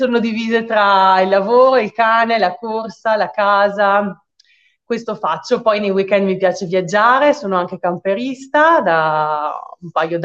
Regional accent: Verona, Veneto, Italy; io sono di Verona, ho appena fatto 33 anni

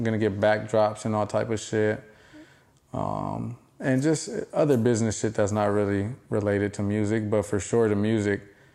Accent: West Coast, United States; I'm proud as fuck. That I'm from the West Coast, that I'm from where I'm from

